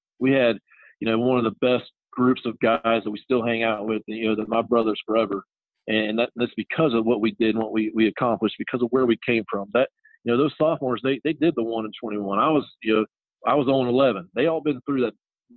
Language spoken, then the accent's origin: English; Louisville, Kentucky, United States; Grew up through the Louisville, Kentucky basketball rivalry. I was in that area. I was born in Louisville.